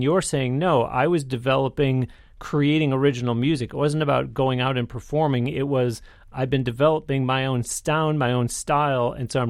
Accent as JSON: {"language": "English", "region": "Nebraska", "country": "United States", "lives_now": "New York City, United States", "said": "now to say that I moved from Nebraska to New York City"}